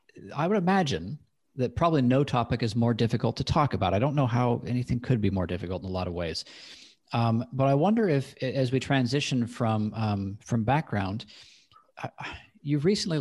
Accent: Oregon, United States; I grew up on the West Coast, and I grew up in Oregon, which has sort of a similar mindset, I would say.

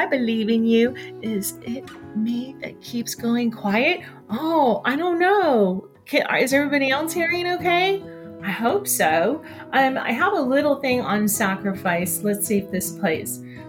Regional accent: Elkton, Maryland, United States; I'm from Elkton, Maryland. It is 39 and sunny, skies at high.

